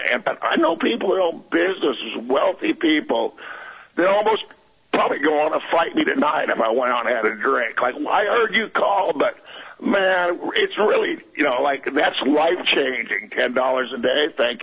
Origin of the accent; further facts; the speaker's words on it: Alaska, United States; I'm calling from Kenai. You know, I'd kind of like to bring the temperature down a little bit here. I'm a lifelong Alaskan, born in 56 territorial days.